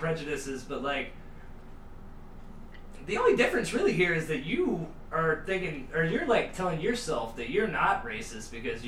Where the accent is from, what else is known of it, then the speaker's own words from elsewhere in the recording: South Carolina, United States; Yeah, well, it's like, I came from South Carolina, you know